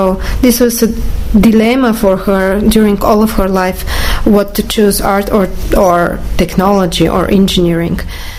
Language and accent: English; Bulgaria; English is a second language; I'm from Bulgaria, and I work both in Bulgaria and the United States.